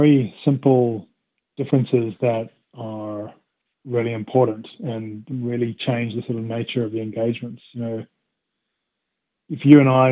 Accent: South Africa; you know, I grew up in South Africa.

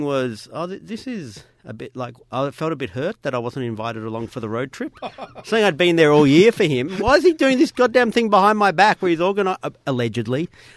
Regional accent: Australia; I'm Aussie.

